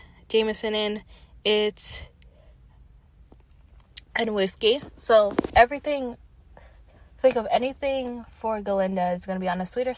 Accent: Canada; as a Canadian, Thanksgiving in October

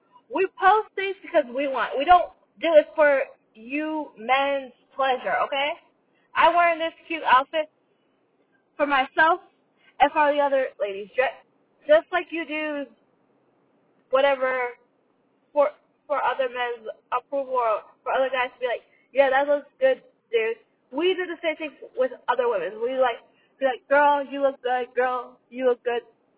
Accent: Montreal, Quebec, Canada; I am a nobody from Montreal. Okay? I am a nobody from Canada.

